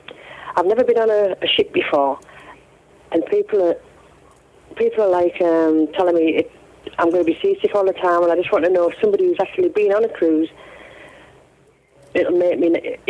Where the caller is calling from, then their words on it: England, United Kingdom